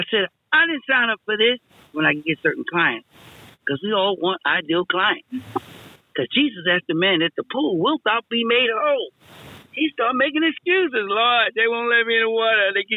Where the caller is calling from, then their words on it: Newark, New Jersey, United States; I'm calling in from Newark, New Jersey.